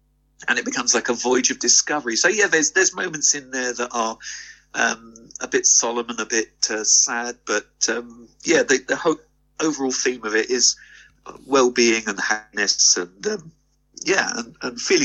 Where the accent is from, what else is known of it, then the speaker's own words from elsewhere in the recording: Staines, South East England, United Kingdom; now in Paignton, United Kingdom; I live in the town of Paignton, not far from Totnes, and I come from Surrey originally, I come from Staines, and it's still unique living at the seaside.